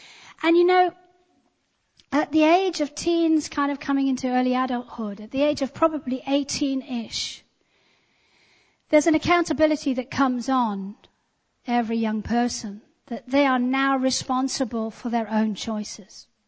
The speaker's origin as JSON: {"language": "English", "region": "England", "country": "United Kingdom", "said": "Now we don't, as English people, like to use that terminology"}